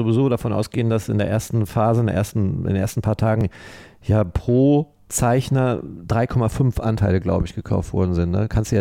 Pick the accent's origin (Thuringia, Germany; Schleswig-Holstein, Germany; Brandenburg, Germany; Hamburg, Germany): Hamburg, Germany; Ich komme aus Hamburg